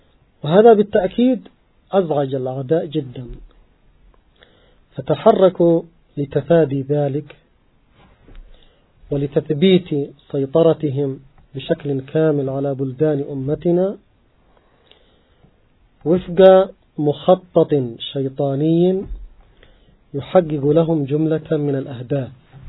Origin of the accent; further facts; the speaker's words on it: Yemen; كما هو حال الكثير من المشاريع الموجودة في الساحة الإسلامية، ومن ذلك في بلدنا اليمن.